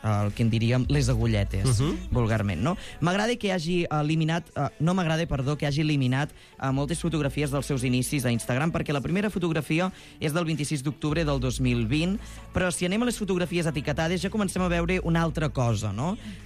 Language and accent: Catalan; Catalonia, Spain; com a català i catalanoparlant que sóc, 21 sí.